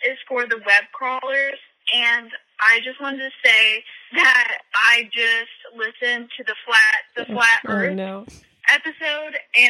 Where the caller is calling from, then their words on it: Dallas, Texas, United States; I'm calling from Dallas, but I just moved from a college town that's close